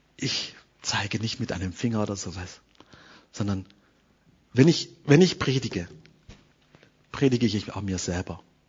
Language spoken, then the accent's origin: German; Eritrea; Ich komme aus Eritrea, aus Afrika, und wisst ihr, wenn wir tanzen, ja, unsere Tanzform, die ist im Kreis.